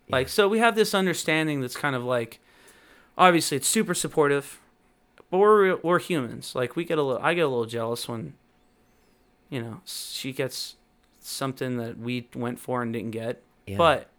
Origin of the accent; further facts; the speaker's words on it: Houston, Texas, United States; I'm from Houston.